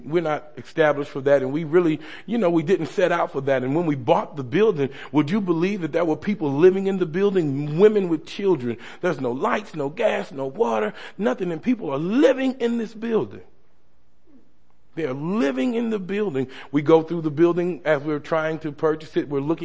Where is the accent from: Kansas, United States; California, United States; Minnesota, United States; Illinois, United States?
Illinois, United States; East St. Louis; And then growing up in East St. Louis, the pastor asked me to talk a little bit about the ministry